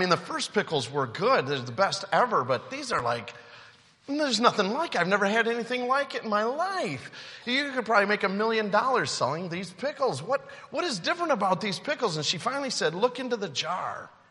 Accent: Alto, Michigan, United States; And I come from a small town called Alto, not far from Caledonia. Anybody heard of Alto?

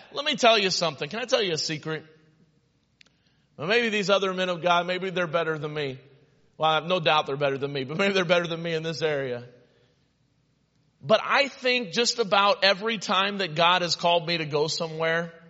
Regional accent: Missouri, United States; I was from Southern Missouri, so I had more respect.

